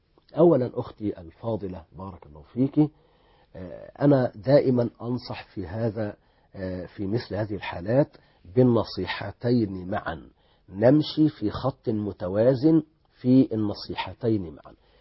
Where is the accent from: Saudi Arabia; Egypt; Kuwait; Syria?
Egypt; هنا في بلدنا مصر